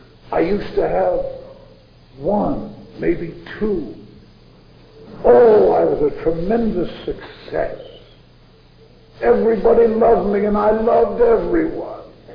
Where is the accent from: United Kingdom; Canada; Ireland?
Ireland